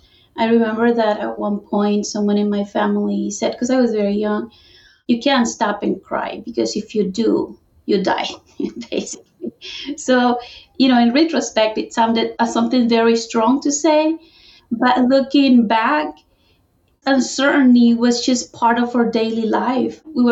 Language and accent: English; Nicaragua; now in United States; I was born and raised in Nicaragua during the war, 1980s.